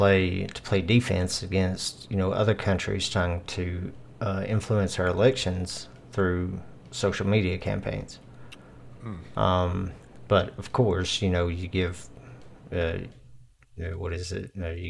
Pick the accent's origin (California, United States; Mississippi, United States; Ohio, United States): Ohio, United States; I'm from Ohio.